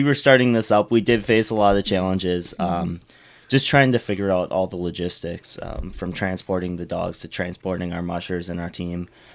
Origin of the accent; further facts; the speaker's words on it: Kaukauna, Wisconsin, United States; I'm from Kaukauna, Wisconsin, near Appleton.